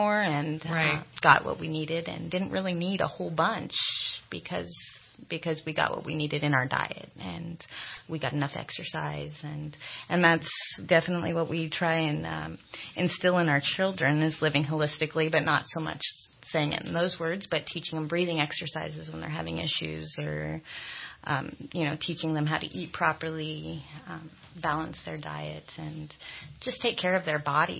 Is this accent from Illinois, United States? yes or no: no; Eugene, Oregon, United States; now in Redding, United States; I'm from Eugene, Oregon. I grew up in Eugene until the age of 18. Traveled a little bit along the Sierra Nevadas. Took some time. Ended up in Redding about 1999. I've been here ever since.